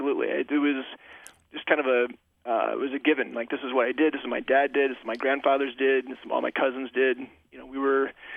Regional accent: Michigan, United States; I grew up in Western Michigan.

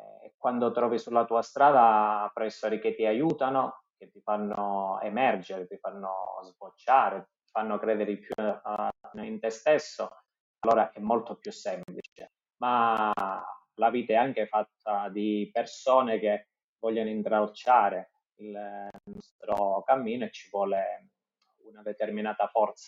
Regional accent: Luzzi, Calabria, Italy; anche se sono quasi 2 anni che non abito più a Luzzi, quando qualcuno mi chiede di dove sei, io dico Luzzi.

